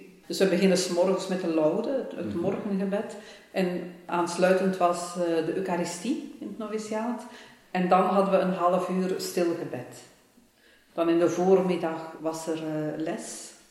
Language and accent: Dutch; Turnhout, Flanders, Belgium; also born or lived in Ghent; Ik kende bij ons in Turnhout de gastenzusters, maar dat trok mij niet zo aan.